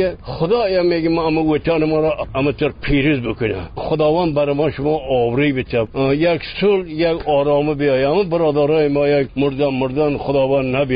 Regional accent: Sheberghan, Jowzjan, Afghanistan; از خود شبرغان.

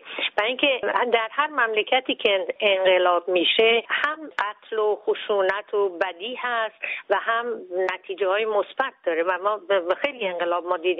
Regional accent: Iran; من خیلی باعث افتخارم هست که بگم من یه ایرانی هستم

